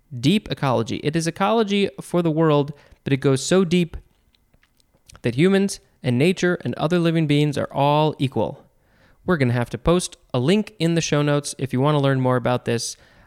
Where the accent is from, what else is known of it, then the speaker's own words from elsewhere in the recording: Chicago, Illinois, United States; I mean, I'm from the Chicago area. This is where I think, I don't know if it was invented, the deep dish pizza.